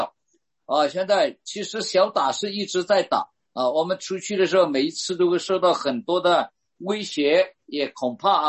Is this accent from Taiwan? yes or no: no; Myanmar; 上帝给我们缅甸人经历上帝的同在